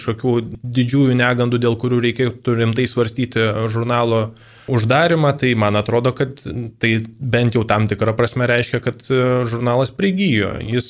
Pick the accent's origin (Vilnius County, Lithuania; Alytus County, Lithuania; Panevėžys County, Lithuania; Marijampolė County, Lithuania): Vilnius County, Lithuania; Vilnius; Tai aš esu vilnietis ir esu jaunesnis už patį žurnalą, aš gimęs 1994 metais, mokiausi ir gyvenu ir tikiuosi gyvensiu Vilniuje, kažkaip prigijau ir niekur kitur pernelyg netraukia